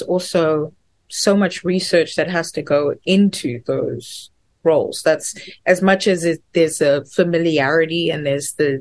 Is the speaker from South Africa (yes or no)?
yes; South Africa; As South African. I can't even begin to understand her experience